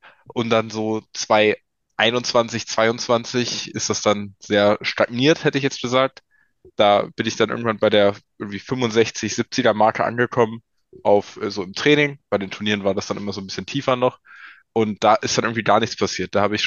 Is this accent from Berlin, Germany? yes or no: no; Peine, Lower Saxony, Germany; Ja, also ich komme aus der Region Braunschweig, Hannover, das große Nichts in Niedersachsen, aus der Stadt Peine.